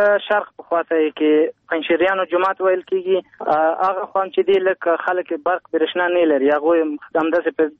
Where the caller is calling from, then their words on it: Kabul, Afghanistan; د کابل ولایت د برښناکوت څخه تاسو بړی کې.